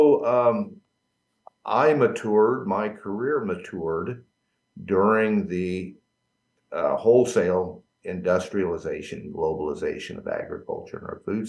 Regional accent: Missouri, United States; because Missouri, my home state, had more family farmers in it than any state of the union other than Texas.

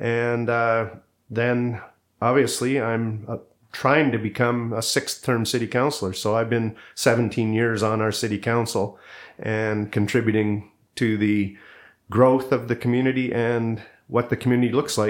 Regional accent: Campbell River, British Columbia, Canada; now in Salmon Arm, Canada; I was born and raised in Campbell River on Vancouver Island, and was there until about 1986 on and off while going to university. And the move to Salmon Arm 26 years ago, 1996, to raise my stepsons.

